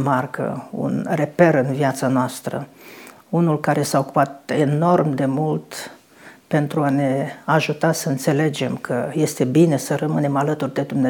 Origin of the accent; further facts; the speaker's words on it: Cuza Vodă, Brăila County, Romania; Primii 7 ani am crescut la bunici, la Cuzavodă, tot în județul Brăila.